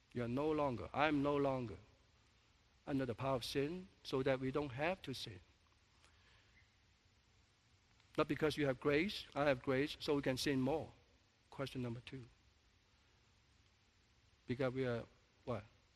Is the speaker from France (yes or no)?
no; Canada; So we still live like a Chinese, but I'm a Canadian.